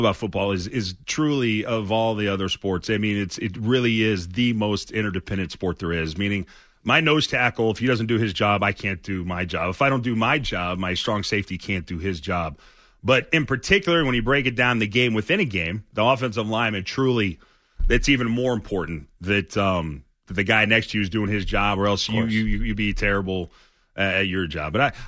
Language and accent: English; the South, United States; I'm from the South. I got a lot of my dad in me